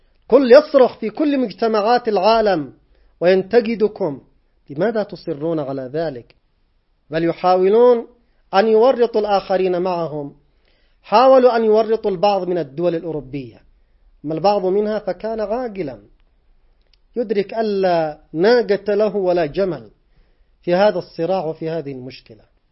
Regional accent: Yemen; بلدنا اليمن

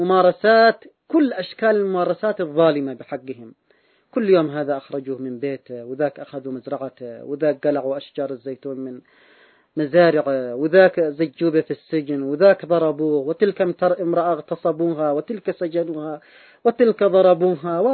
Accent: Yemen; عندنا في اليمن

